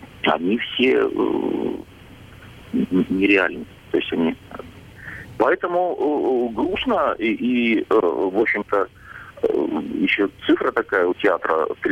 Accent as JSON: {"language": "Russian", "town": "Perm", "region": "Perm Krai", "country": "Russia", "said": "через две недели у меня такая тоска по Перми. Поэтому я пермяк"}